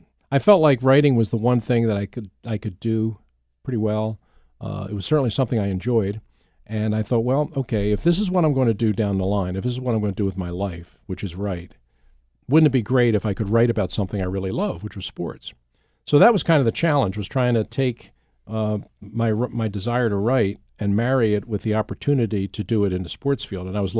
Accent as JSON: {"language": "English", "town": "Folsom", "region": "Pennsylvania", "country": "United States", "tie": "born or raised there", "also_born_or_lived": "Philadelphia", "said": "Folsom Ridley Township, Delaware County. We moved from Southwest Philly out to Ridley Township, Folsom, when I was just about ready to start school. So I was about 7 years old."}